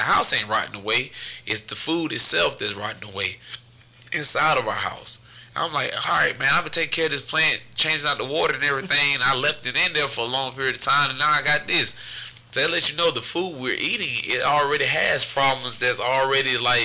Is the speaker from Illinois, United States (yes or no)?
no; Atlanta, Georgia, United States; Yeah, he's from Adamsville, and I'm from Adamsville, Atlanta, Georgia as well.